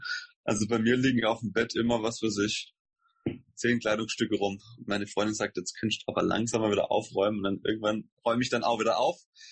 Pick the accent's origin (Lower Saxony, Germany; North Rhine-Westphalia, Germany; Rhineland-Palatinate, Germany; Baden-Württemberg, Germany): Baden-Württemberg, Germany; Haslach; von meinem Lieblingsdöner in Haslach, in meiner Heimatstadt